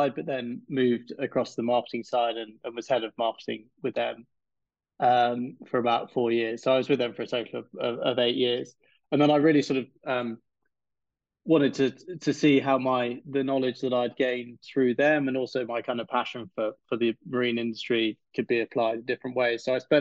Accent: South West England, United Kingdom; I was brought up in Cornwall on the south coast of the UK, and have very much sort of been in and around the sea from the beginning.

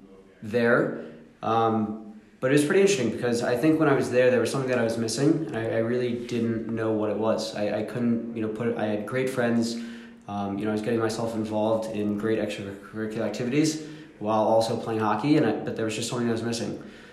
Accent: Maryland, United States; Born and raised in Maryland, reform, traditional household, went to, our synagogue on the high holidays.

